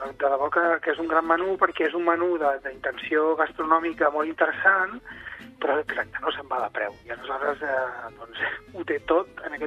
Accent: Catalonia, Spain; Jo soc del Vallès Occidental

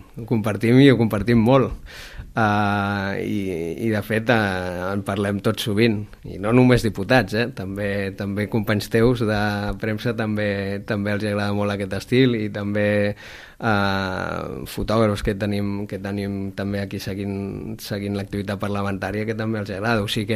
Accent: Sant Andreu de la Barca, Catalonia, Spain

